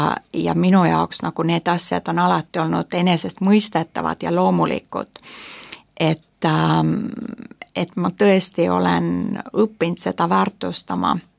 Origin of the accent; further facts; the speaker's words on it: Kauhava, South Ostrobothnia, Finland; Estonian is a second language; kui sa elad kuskil Lääne-Soomes Kauhavas, kust meie tuleme ja oleme pärit